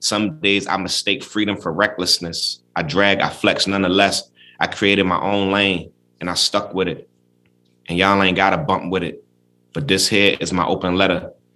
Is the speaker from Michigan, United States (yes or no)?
no; Baltimore, Maryland, United States; places that, you know, for me growing up in Baltimore, I wouldn't even be able to point out on a map, you know, the United States.